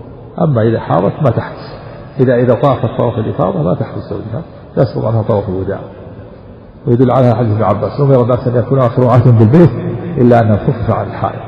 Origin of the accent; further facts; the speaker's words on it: Najd, Saudi Arabia; وفي القبر يكون رأسه شمالا كما عندنا في نجد يكون مستقبل القبلة